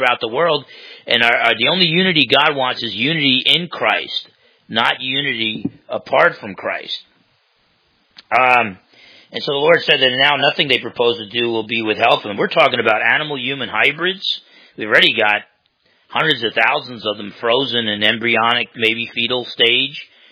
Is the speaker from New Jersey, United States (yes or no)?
yes; Caldwell, New Jersey, United States; also born or lived in Newark / East Orange; I was born in Newark in a hospital and first 4 years of my life, East Orange, New Jersey. Then my dad got us 10 miles outside the city into Caldwell, New Jersey.